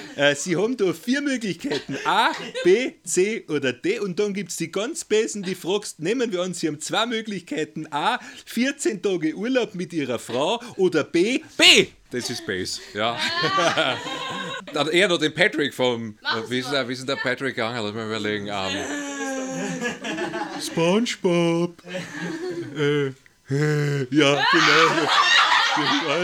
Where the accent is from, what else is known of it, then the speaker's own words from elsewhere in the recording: Vienna, Austria; born there; also born or lived in North Rhine-Westphalia; Ich bin geboren in Wien. Also ich bin schon in Wien geboren. Also auch eine sprachtechnisch interessante Entwicklung. Vielleicht ist auch daher ein bisschen das Talent, weil als ich sprechen gelernt habe, war ich in Nordrhein-Westfalen und habe so richtig schön Westfälisch gesprochen.